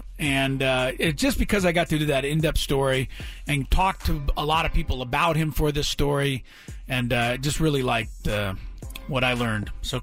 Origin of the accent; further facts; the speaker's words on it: Los Angeles, California, United States; because I grew up in Los Angeles watching him in L.A.